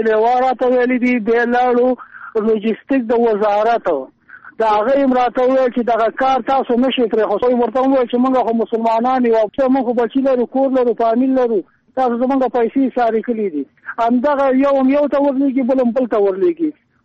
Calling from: Kunar, Afghanistan; ما د کونړ نه ټلیفون کړی دی.

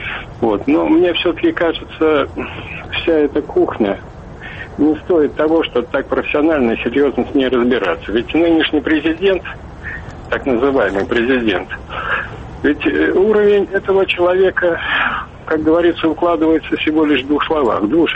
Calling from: Leningrad Oblast, Russia; Ленинградская область.

